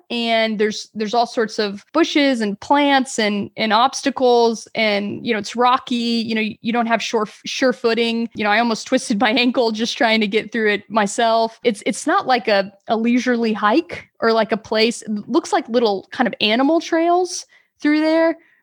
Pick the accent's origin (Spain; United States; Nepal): United States; Texas; So I'm from Texas. Everything's super flat here.